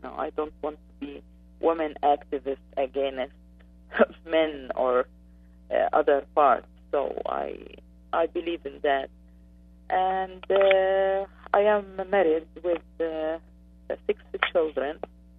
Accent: Gaza Strip, Palestine; now in West Bank, Palestine; I am originally from Gaza, and I moved to West Bank since 8 years.

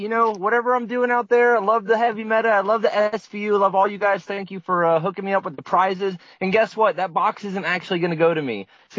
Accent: East Coast, United States; There's so many crazy people around here. I'm from the East Coast. This place is wild.

